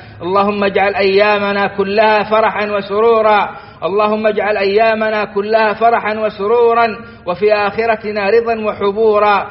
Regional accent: Saudi Arabia; ما نعيشه في بلادنا السعودية

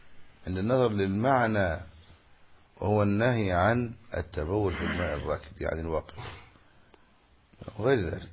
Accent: Egypt; عندنا في مصر

